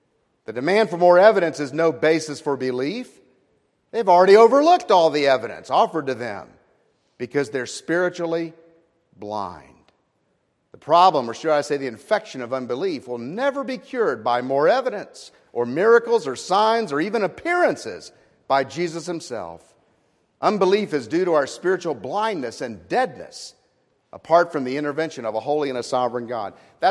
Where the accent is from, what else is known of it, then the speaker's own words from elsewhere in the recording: New Orleans, Louisiana, United States; I mean, I'm from New Orleans. We always believe in the Saints, you know.